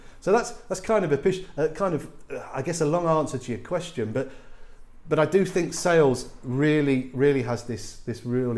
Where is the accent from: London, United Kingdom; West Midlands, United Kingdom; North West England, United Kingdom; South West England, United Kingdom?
London, United Kingdom; I mean, I come from the East End